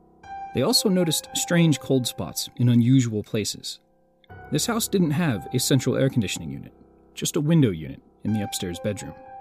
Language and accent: English; Kansas, United States; one from my home state of Kansas